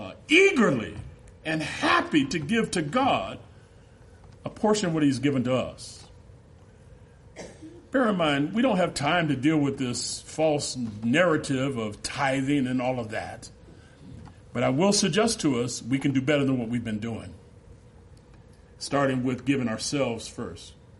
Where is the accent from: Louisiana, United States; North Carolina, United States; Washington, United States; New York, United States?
Washington, United States; Seattle; also born or lived in Portland, United States / Riverside, United States / Oklahoma City, United States / Chicago, United States; I'm originally from Seattle, by the time I was 14, I lived in Portland, Oregon, Rubidoux, California, Riverside, California, Oklahoma City, back to Riverside, back to Seattle, back to Oklahoma, to Chicago by 14 years of age.